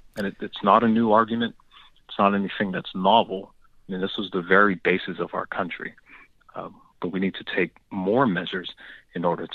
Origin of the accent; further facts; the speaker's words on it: Massachusetts, United States; I grew up in Massachusetts, about 40 minutes from Plymouth Rock.